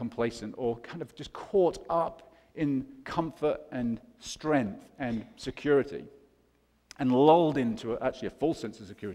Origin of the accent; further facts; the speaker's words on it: United Kingdom; I'm from Great Britain, I'm British.